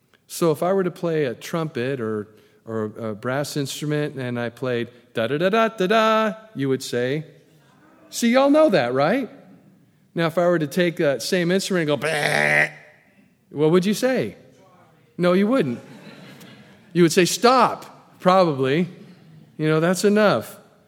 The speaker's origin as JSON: {"language": "English", "region": "California", "country": "United States", "tie": "born or raised there", "moved": "as an adult", "said": "In fact, I grew up in California, was there for the first 30 years of my life, and then been out here for a while"}